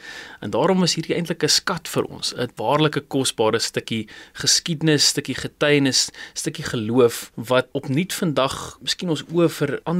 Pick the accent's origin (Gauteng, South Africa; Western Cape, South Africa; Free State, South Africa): Gauteng, South Africa; Pretoria; En as jy baie goed doen hier in Pretoria waar ek vandaan kom, dan verskyn jou naam in die koerant as 'n top 10 kind.